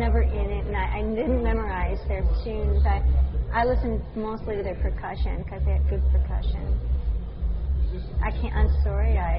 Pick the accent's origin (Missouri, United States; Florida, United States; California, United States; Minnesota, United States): Minnesota, United States; now in Toronto, Canada; I live in Toronto. I'm from Minnesota. I moved here in 1990.